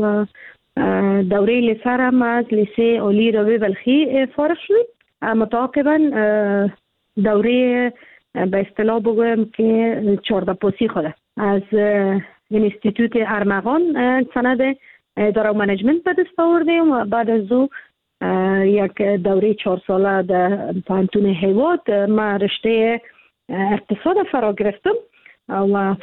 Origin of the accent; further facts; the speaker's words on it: Kabul, Afghanistan; متولد کابل هستم، در کابل زاده شدیم، در کابل کلان شدیم